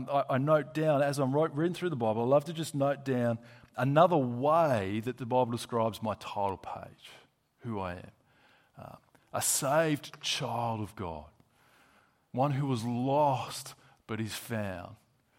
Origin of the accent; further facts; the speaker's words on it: Australia; born there; first language English; It includes my place of birth and upbringing. I was born in Australia. I only ever spoke English.